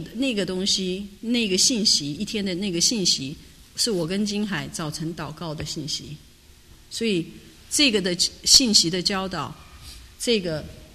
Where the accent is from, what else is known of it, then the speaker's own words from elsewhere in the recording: China; 为着我们是中国人的缘故，我们还是用中文